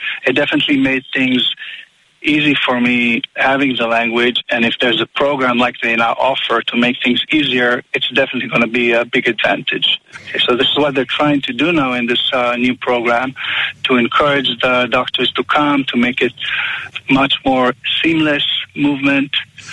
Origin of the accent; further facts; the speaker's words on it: Israel; also born or lived in United States; So I did have the advantage of growing up in Israel, and then my mother's American, so I've lived in the States when I finished my army service, and I've been there for almost 18 years